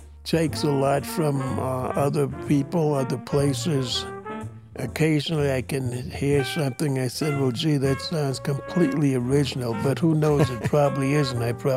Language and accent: English; New York, United States; I was born in Harlem proper, which was sort of the lowlands. And then we moved up on the hill, which was sort of a upscale area.